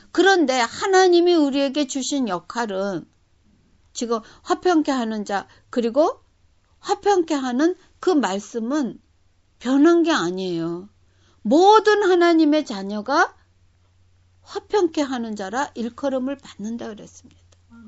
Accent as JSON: {"language": "Korean", "country": "South Korea", "tie": "born or raised there", "moved": "yes", "lives_now": "United States", "said": "나는 한국에서 나와서 자랐으니까 한국 사람 속에 들어가도 돼."}